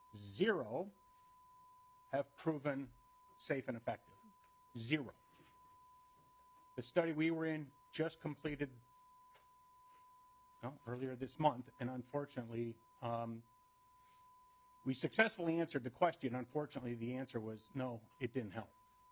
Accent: Apple Valley, United States; I'm from Apple Valley.

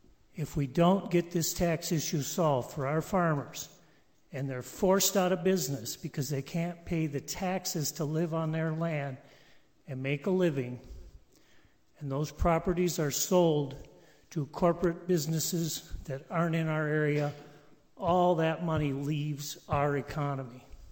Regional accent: Rochester, Minnesota, United States; Mr. Chairman … I'm from Rochester, Minnesota.

